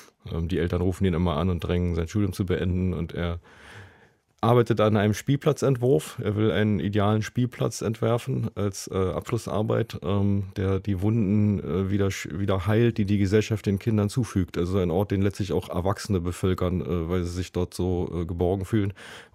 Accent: East Germany, Germany; Also ich komme ja aus der DDR, bin da zumindest aufgewachsen und kenne also so eine Art Diktatur, die aber immer unter Geldmangel litt.

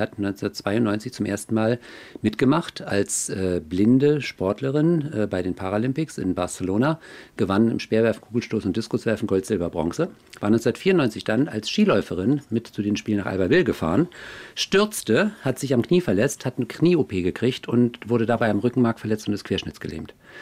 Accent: Schwerin, Mecklenburg-Vorpommern, Germany; auch in meiner Heimatstadt Schwerin durchführte

